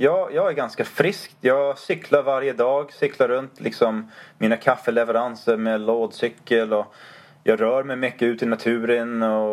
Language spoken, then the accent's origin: Swedish; United States; Swedish is a second language; moved away as an adult; now in Sweden; jag kommer från andra sidan vattnet. Stora Atlanten kan man säga. Jag växte upp, jag har mina rötter. Både barndom, tonåren och så några universitetsstudieår i Amerika.